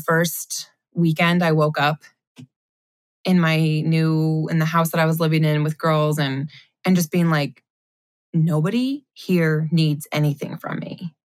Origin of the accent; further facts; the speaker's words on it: Michigan, United States; I felt very much like my hometown. I often joke that if the South is the Bible Belt, Southwest Michigan's kind of the coordinating tie clip a little farther north.